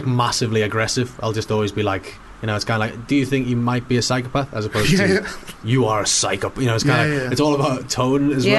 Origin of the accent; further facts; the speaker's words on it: Knowsley, North West England, United Kingdom; I'm from Knowsley in Liverpool, which is the kind of probably like least diverse, one of the most poverty-stricken places in the UK.